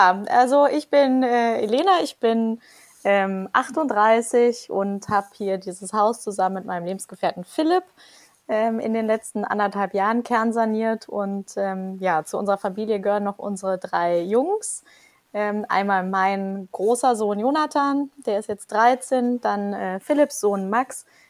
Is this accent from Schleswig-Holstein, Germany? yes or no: no; North Rhine-Westphalia, Germany; now in Berlin, Germany; wir kommen eigentlich beide ursprünglich aus dem Rheinland, der Bauherr direkt aus Köln, ich aus der Umgebung, aber wir sind beide schon sehr, sehr lange in Berlin und mittlerweile würden wir uns dann, glaube ich, doch auch als Berliner bezeichnen.